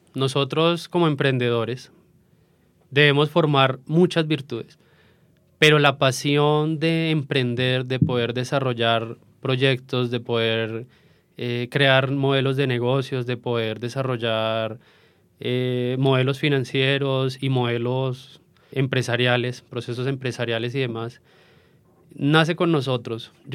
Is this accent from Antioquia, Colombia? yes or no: no; Tocaima, Cundinamarca, Colombia; also born or lived in Bogotá; Nací en Bogotá, pero crecí en un pueblo cercano a Bogotá que se llama Tocaima. Bueno, ahí crecí, tuve mi infancia allí.